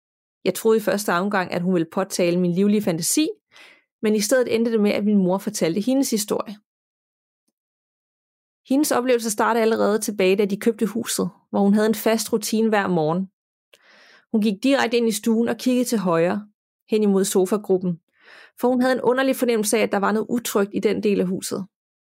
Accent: Viborg, Central Denmark Region, Denmark; Jeg er født og opvokset i Viborg i en bydel kaldt Houlkær. Kvarteret er et typisk parcelhuskvarter med mange typehuse

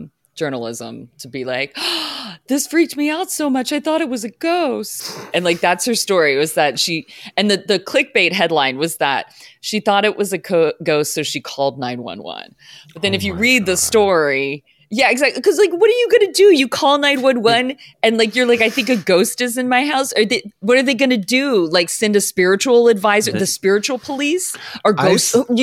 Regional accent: Texas, United States; Honey, I grew up in Texas.

